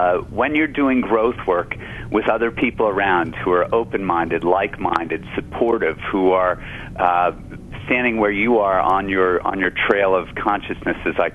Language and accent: English; New York, United States; also born or lived in New Jersey; I grew up in New York and New Jersey, and so when I called home from Siberia